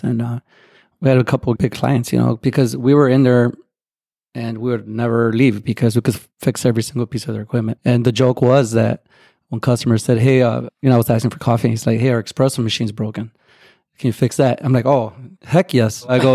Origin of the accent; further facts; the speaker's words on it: Waukegan, Illinois, United States; Chicago, yeah. I'm from Waukegan.